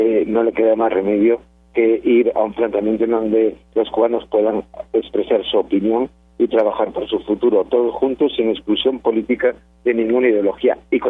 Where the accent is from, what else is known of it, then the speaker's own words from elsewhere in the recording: Spain; yo me siento español, estoy muy honroso y me siento muy muy orgulloso de representar al pueblo español.